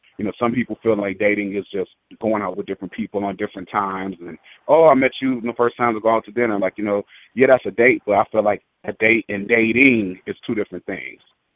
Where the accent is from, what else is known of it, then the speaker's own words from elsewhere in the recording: Michigan, United States; I'm not from Pittsburgh, I'm from Michigan